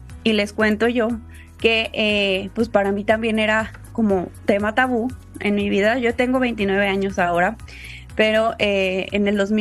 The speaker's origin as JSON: {"language": "Spanish", "town": "Tampico", "region": "Tamaulipas", "country": "Mexico", "also_born_or_lived": "Puebla", "said": "yo soy originaria de Tampico, Tamaulipas, y anteriormente al egresar de la carrera estuve viviendo en Puebla, pero venía seguido acá a casa"}